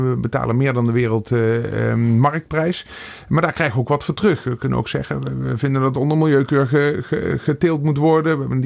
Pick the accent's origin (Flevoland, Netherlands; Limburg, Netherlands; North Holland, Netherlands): Limburg, Netherlands; Gulpen; now in Meer, Netherlands; ik woon niet in Gulpen. Ik ben opgevoed in Gulpen. Ik woon op dit moment in Meer. Dat is ook een klein dorp. Ongeveer 1000 inwoners tussen de heuvels. In de heuvels.